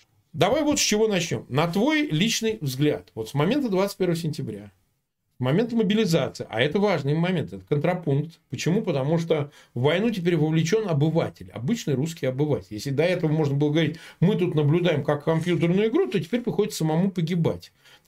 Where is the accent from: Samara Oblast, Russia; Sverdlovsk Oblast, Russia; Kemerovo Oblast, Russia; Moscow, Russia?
Samara Oblast, Russia; Samara; я сам родом из Самары